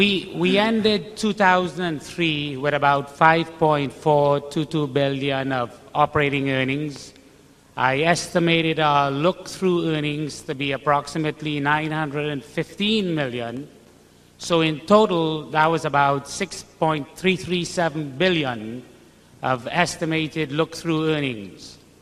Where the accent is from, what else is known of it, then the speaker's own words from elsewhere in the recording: Trinidad & Tobago; I'm from Trinidad in the West Indies.